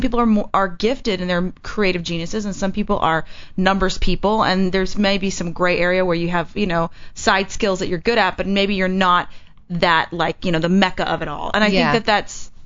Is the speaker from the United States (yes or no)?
yes; Texas, United States; But I'm from Texas, so that's what they do.